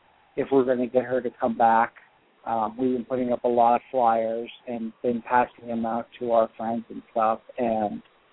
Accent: West Virginia, United States; I'm from West Virginia.

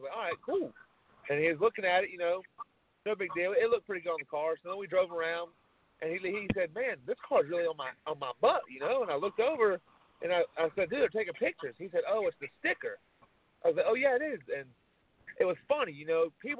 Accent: Lake City, United States; I grew up in Lake City my whole life, basically, and been there ever since, from the age of 3 to 24

